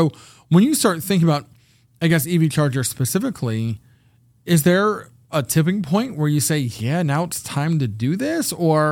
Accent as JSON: {"language": "English", "region": "Ohio", "country": "United States", "said": "I'm from Ohio. I live in Ohio, and there's electric vehicles here."}